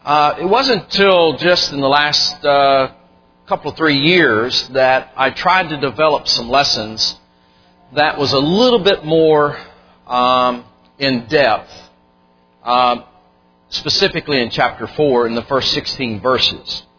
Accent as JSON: {"language": "English", "town": "Louisville", "region": "Kentucky", "country": "United States", "tie": "born or raised there", "said": "I grew up in Louisville, Kentucky. There were a number of churches in the Louisville area that were 300 plus."}